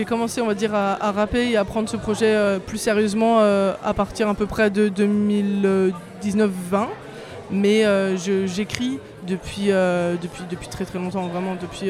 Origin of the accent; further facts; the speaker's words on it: Villefranche, France; du coup, moi je suis de Villefranche.